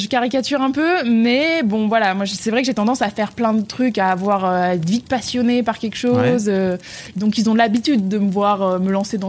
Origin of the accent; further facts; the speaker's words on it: Lille, Hauts-de-France, France; now in Paris, France; Je suis lilloise, donc comme toi. Et je suis arrivée à Paris.